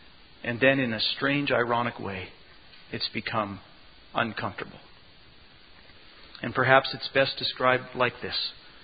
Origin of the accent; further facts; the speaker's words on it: Regina, Saskatchewan, Canada; I grew up in Regina, Saskatchewan, a city of 165,000 people at the time.